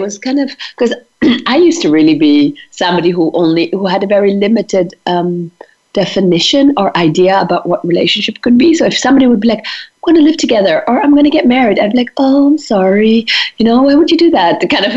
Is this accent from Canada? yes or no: no; India; I'm Indian and he's from West Africa, so the combination is also rare.